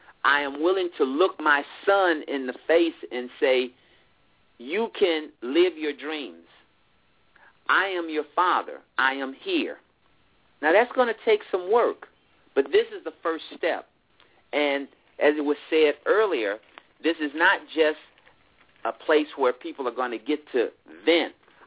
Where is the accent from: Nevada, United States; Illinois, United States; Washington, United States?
Illinois, United States; Chicago; For many years, I was a young black man. I grew up in Chicago, and I was just angry.